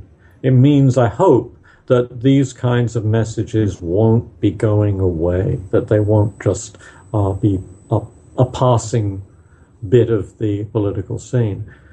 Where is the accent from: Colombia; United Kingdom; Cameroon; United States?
United Kingdom; If you grew up in the class that I grew up in Britain, you'd probably be a lot better off than those people in sub-Saharan Africa